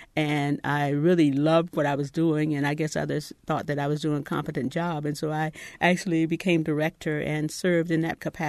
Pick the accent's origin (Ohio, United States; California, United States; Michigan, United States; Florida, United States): Florida, United States; Miami; As a child growing up in Miami, Florida, we used to have what was then called Negro History Week.